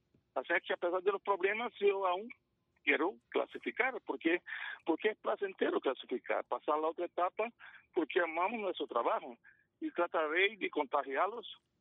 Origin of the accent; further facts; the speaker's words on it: Santiago de María, Usulután, El Salvador; ya estoy aquí en Pasaquín, acabo de llegar de mi pueblo, Santiago María.